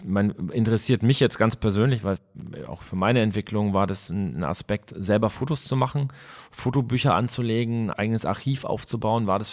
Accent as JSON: {"language": "German", "region": "Bavaria", "country": "Germany", "said": "für uns zum Beispiel jetzt im Süden, wir sind ja jetzt aus Bayern"}